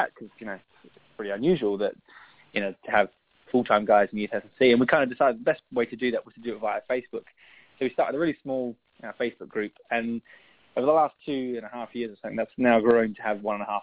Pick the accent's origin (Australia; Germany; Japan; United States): Australia; now in United Kingdom; So, bizarrely, growing up in Australia, my big passion was football, not AFL, but the European kind.